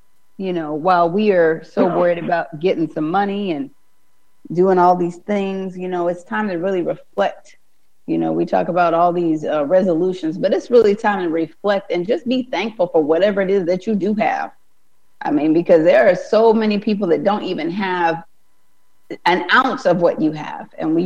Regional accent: Alaska, United States; I just can't even put into words how cold it is. And I'm from Alaska.

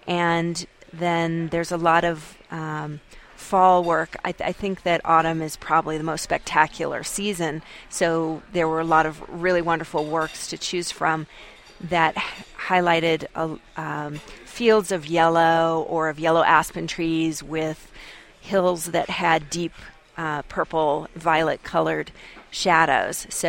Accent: Boise, Idaho, United States; also born or lived in Philadelphia; Well, I'm originally from Boise, Idaho, and I missed living in the mountains and the high desert.

